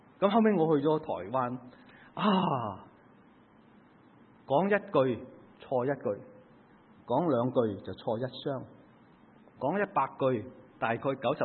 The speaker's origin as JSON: {"language": "Cantonese", "region": "Guangdong", "country": "China", "said": "嗱，我哋都系广东人啦，系嘛？"}